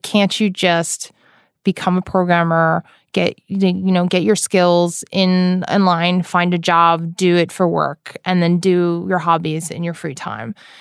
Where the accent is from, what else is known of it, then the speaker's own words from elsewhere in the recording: New York, United States; So especially in the East Coast, which is where I'm from New York